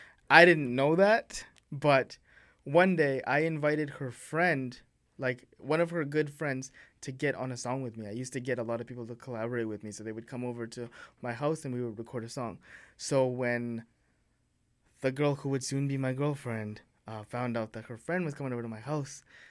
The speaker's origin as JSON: {"language": "English", "town": "Vancouver", "region": "British Columbia", "country": "Canada", "tie": "born or raised there", "said": "a lot of people even say in growing up in Vancouver, it's hard to meet people"}